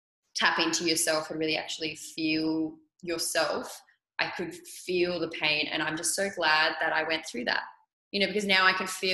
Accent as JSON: {"language": "English", "region": "New South Wales", "country": "Australia", "tie": "born or raised there", "said": "I think growing up in the Blue Mountains, like I grew up outside, that to me is really important."}